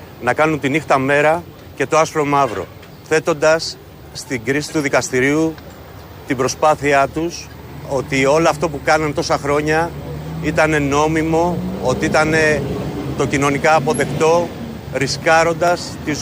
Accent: Greece; αισθάνομαι ντροπή που είμαι Έλληνας, που είμαι σε μια χώρα που γεννήθηκε η δημοκρατία, η δικαιοσύνη και ο πολιτισμός

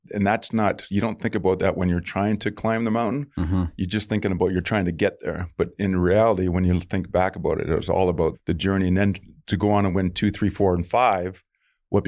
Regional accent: Edmonton, Alberta, Canada; I was from Edmonton, Alberta. That's my hometown. So I have family, friends.

